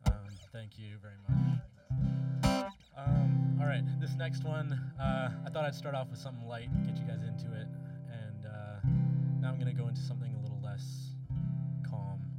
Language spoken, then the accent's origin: English; British Columbia, Canada; I grew up in the Skeena Valley for most of my childhood and then in the Kitwunga Valley since a few years ago.